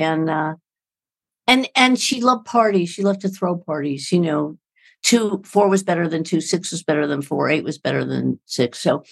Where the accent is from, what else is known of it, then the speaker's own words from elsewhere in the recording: New York, United States; One of the great things about being a New Yorker is there's so many places around you to buy food.